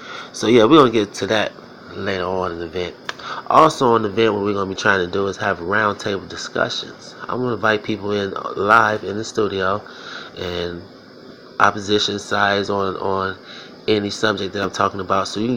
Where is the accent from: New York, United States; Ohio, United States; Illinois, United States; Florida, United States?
Illinois, United States; Chicago; I'm from Chicago, Illinois. As you can tell by my voice, I'm African American, or a black man.